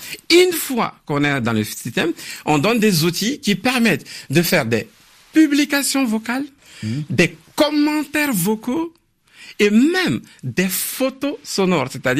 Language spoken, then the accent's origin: French; Mali; born there; Et au Mali, par exemple, mon pays natal